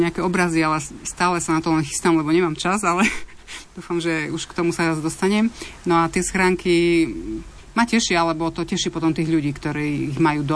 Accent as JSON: {"language": "Slovak", "town": "Horná Mičiná", "region": "Banská Bystrica Region", "country": "Slovakia", "lives_now": "Kremnica, Slovakia", "said": "Tak áno, sme v Kremnici, ale ja pochádzam z Hornej Myčinej pri Banskej Bystrici"}